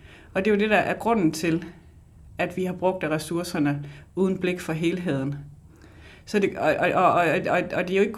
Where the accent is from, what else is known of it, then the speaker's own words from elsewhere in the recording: Region of Southern Denmark, Denmark; Oprindeligt er jeg Sønderjyde